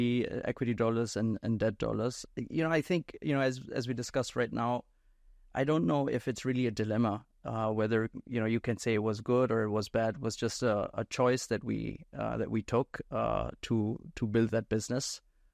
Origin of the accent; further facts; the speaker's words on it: Dusseldorf, North Rhine-Westphalia, Germany; also born or lived in India; I was in India for a long time, although I was born and raised in Dusseldorf, Germany